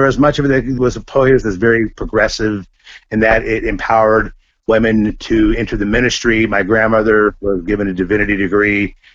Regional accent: Los Angeles, California, United States; I'm originally from Los Angeles, grew up in California, and was a third-generation Angelino

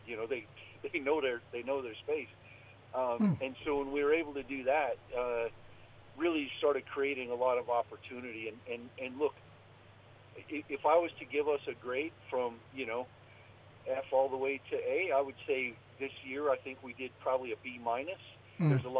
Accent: Montana, United States; now in Australia; Well, I was born and raised in Montana.

